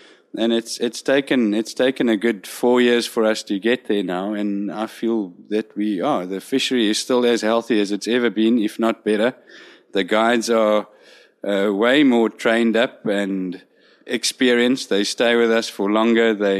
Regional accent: South Africa; We've obviously had we arrived here as four South African guides, and we just kicked it off.

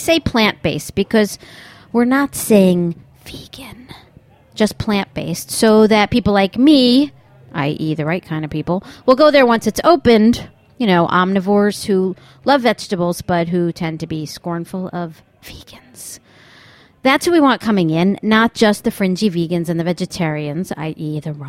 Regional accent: New York, United States; I mean, I am from New York, but as we would say, that's weird.

